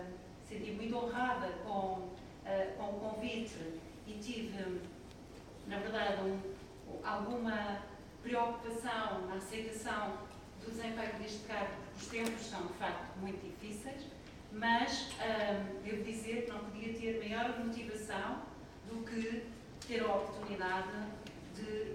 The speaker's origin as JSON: {"language": "Portuguese", "town": "Penedono", "region": "Viseu", "country": "Portugal", "also_born_or_lived": "Coimbra", "said": "Eu sou de Penedono"}